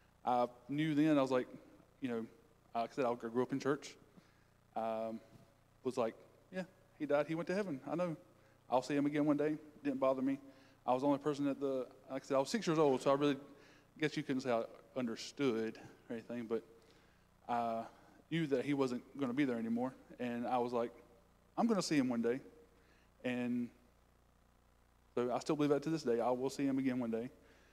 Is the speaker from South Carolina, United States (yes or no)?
yes; Paclet, South Carolina, United States; I come from Paclet, South Carolina, little town nobody knows of really. It's, you know, small.